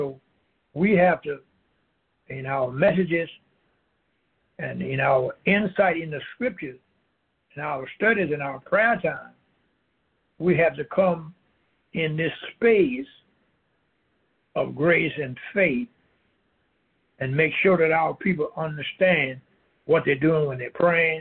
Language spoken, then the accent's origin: English; Louisiana, United States; I'm from Louisiana.